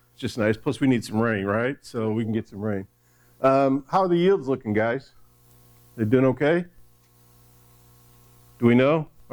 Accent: Michigan, United States; because I grew up in Michigan, I love the snow.

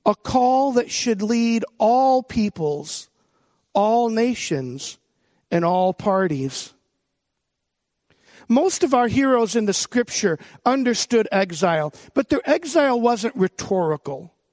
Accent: Buffalo, New York, United States; You got people, I'm from Buffalo, I get it, I've seen it.

